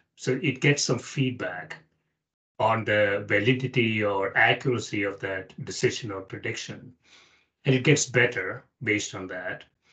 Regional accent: India; now in United States; When I was growing up in India, we used to debate a lot. This was in the, you know, in the 70s and 80s.

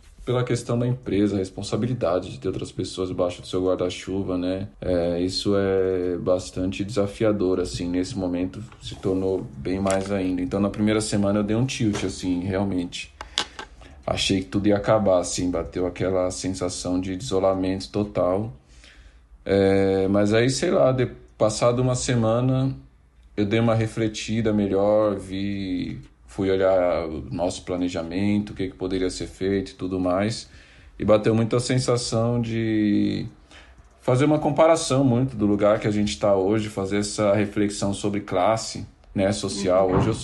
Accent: São Paulo, Brazil; Eu sou Zona Norte de São Paulo, nasci na Vila Zilda, na verdade, nasci na Tucuruvi, morei na Vila Zilda, Jardim Fontales, mas morei boa parte da minha vida. Jardim Brasil Novo, que fica no Cachoeira, mas é tudo Zona Norte e hoje eu vivo em Santana, que também é Zona Norte.

